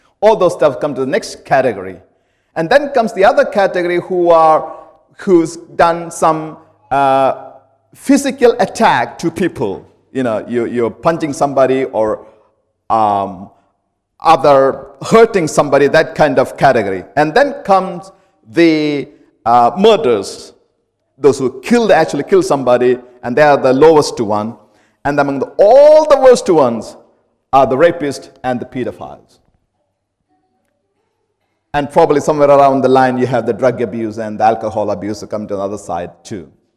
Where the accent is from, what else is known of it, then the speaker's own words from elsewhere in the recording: India; Now, I'm from India. We have different way in that part of the world we see people.